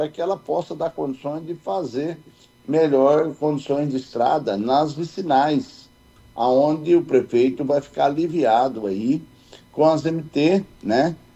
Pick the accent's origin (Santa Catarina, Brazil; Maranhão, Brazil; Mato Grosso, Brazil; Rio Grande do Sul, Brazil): Mato Grosso, Brazil; Vila Bela; Sou de Vila Bela, fui de lá